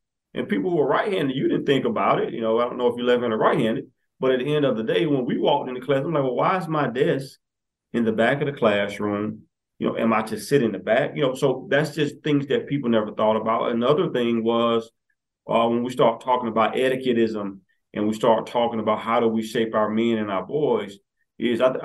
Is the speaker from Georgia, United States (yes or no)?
yes; Augusta, Georgia, United States; But, you know, my backstory for the most part, born and bred in Augusta, Georgia.